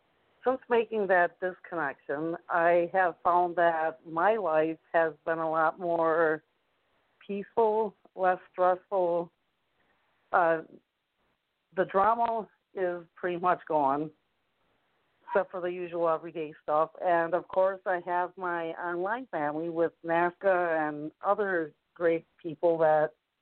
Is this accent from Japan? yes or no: yes; Japan; a little background is that I was born in Japan, and I had dual citizenship at one time